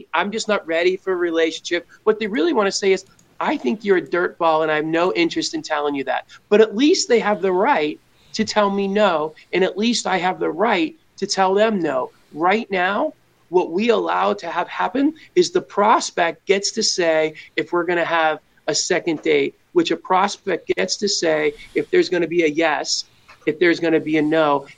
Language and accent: English; Boston, Massachusetts, United States; I grew up in Boston.